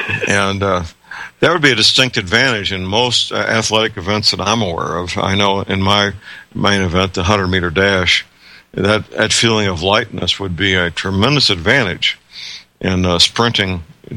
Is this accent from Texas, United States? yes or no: no; St. Louis, Missouri, United States; born or raised there